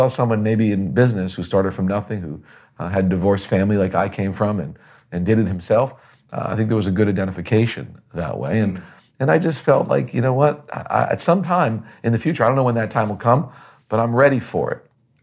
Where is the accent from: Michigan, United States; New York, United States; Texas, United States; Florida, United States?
Florida, United States; I come from Florida, so I think I developed an alligator skin.